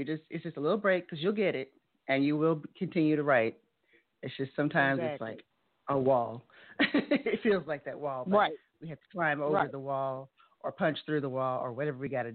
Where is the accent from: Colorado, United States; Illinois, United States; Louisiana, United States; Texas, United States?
Louisiana, United States; New Orleans; And I'm also from New Orleans, that's why I'm like, yes.